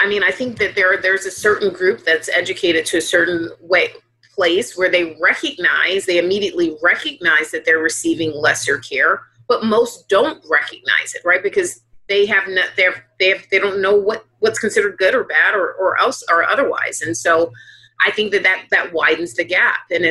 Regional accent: Atlanta, Georgia, United States; I mean, I grew up in Southwest Atlanta, and what I do have, the reason why I'm bringing that back up again is because where I grew up, the zip code I grew up in has more Black doctors per capita than anywhere else in the entire United States

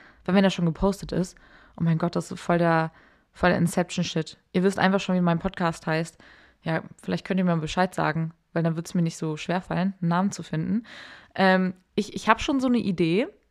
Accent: Hamburg, Germany; now in Berlin, Germany; Ich komme aus Hamburg, ich wohne aber mittlerweile in Berlin

